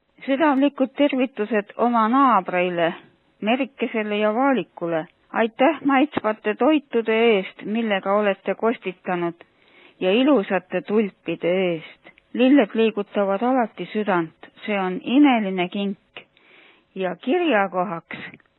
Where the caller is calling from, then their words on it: Võru, Võru County, Estonia; Võrust ja kõigepealt ütlen ära soovi laulu.